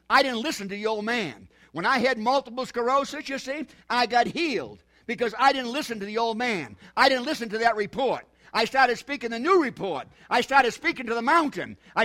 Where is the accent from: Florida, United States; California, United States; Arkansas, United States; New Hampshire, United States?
New Hampshire, United States; See, I'm from New Hampshire.